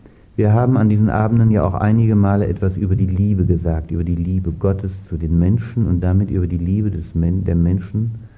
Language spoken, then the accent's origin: German; Germany; moved away as an adult; now in Austria; ich komme ja nun aus der Bundesrepublik, lebe jetzt seit 6 Jahren hier. Und muss sagen, ich fühle mich also seltsam wohl, würde ich sagen, in Österreich